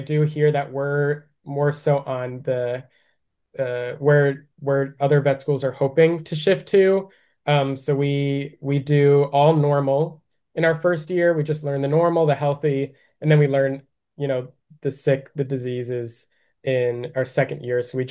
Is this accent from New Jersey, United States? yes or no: yes; New Jersey, United States; I grew up in North Jersey. I was able to go undergrad in Central Jersey, and now I go to vet school in South Jersey.